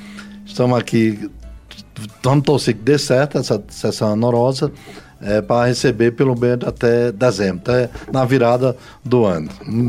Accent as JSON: {"language": "Portuguese", "region": "Paraíba", "country": "Brazil", "said": "para nós que viemos da Paraíba"}